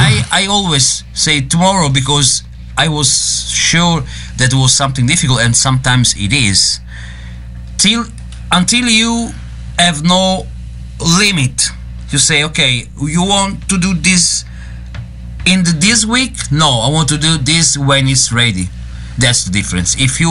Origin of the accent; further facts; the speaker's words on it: Italy; But don't forget, I come from Italy.